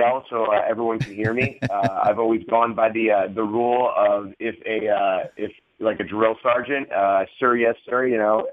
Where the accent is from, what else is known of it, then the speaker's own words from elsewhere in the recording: Parma, Ohio, United States; when you're growing up as a kid growing up in Parma, Ohio